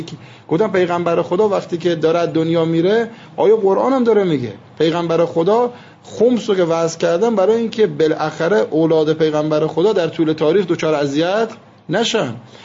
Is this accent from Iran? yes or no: yes; Iran; گفتم من که اهل ایران هستم